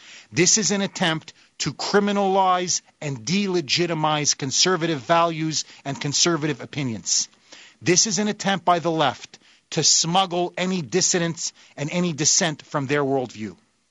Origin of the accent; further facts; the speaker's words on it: Washington, District of Columbia, United States; sir, we are from the United States, in particular from Washington, D.C.